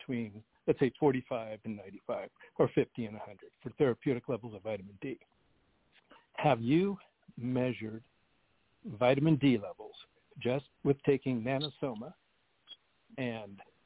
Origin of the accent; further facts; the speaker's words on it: Seattle, Washington, United States; I'm from Seattle.